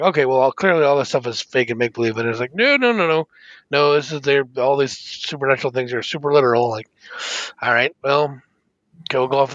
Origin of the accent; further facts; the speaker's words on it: Tempe, Arizona, United States; I grew up born in Tempe.